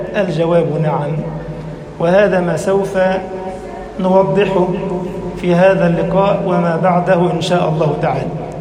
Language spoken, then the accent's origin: Arabic; Egypt; اللهم اجعل بلدنا مصر أمنا أمانا، سخاء رخاء